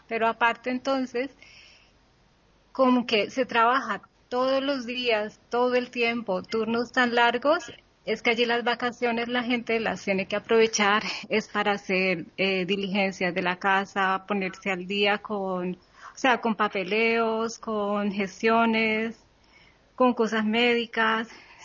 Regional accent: Colombia; la situación de vacaciones en Cali, en mi país.

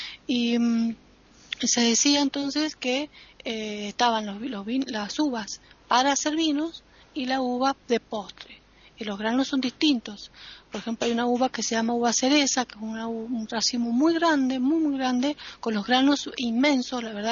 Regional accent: Mendoza, Argentina; Y como mendocina, se dice que es la capital internacional del vino, Mendoza.

